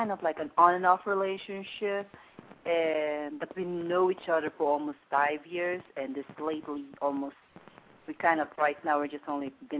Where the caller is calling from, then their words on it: Arizona, United States; Oh, I'm calling from Arizona.